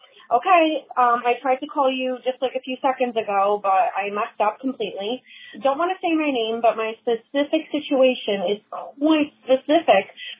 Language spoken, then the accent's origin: English; Long Island, New York, United States; I'm from Long Island, New York. I just have one around here